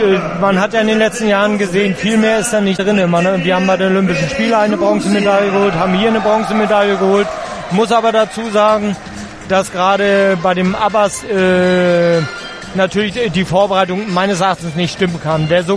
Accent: Northern Germany, Germany; Dazu liebe ich auch meine Heimat viel zu sehr. Ne? Und wir sind im hohen Norden und die Norddeutschen, die sind schon ein bisschen heimatverbunden.

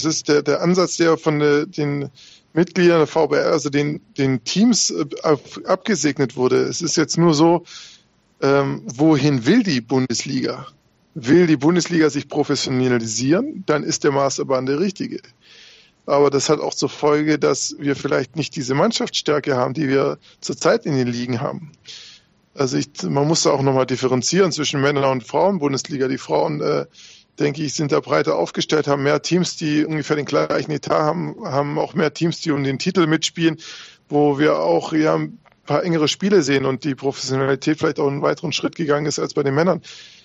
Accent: Southern Germany, Germany; es ist halt ein Geschmäckle. So würden wir es bei uns in Süddeutschland sagen

